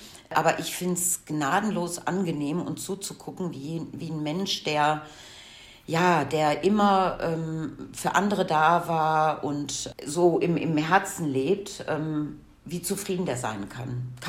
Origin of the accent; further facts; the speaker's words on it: Munich, Bavaria, Germany; born there; Übrigens bin ich in München geboren, ne?